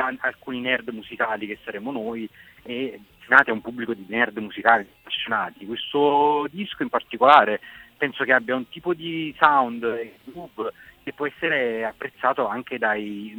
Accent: Torre del Greco, Campania, Italy; Io invece sono di Torre del Greco, che è una città alle pendici del Vesuvio, sì, a una decina di chilometri da Napoli. E sono nato qui e vivo qui da sempre praticamente.

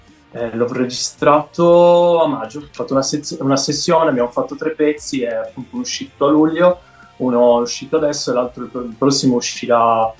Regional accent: Sardinia, Italy; now in Olgiate Comasco, Italy; sono sardo.

